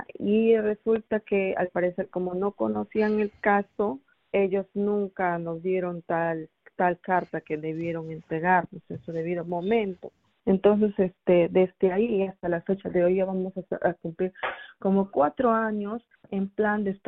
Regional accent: Peru; now in United States; venimos de Perú, entramos por el aeropuerto de Fort Lauderdale

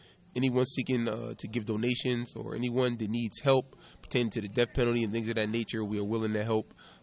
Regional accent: Delaware, United States; now in California, United States; I'm from Delaware, but I have recently moved to California in order to further find resources and train as an activist.

